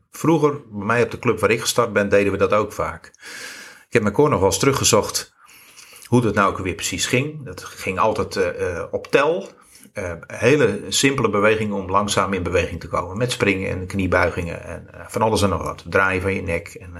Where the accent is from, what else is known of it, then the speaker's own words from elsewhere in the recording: North Holland, Netherlands; Wij komen uit het zuiden van het West-Friese.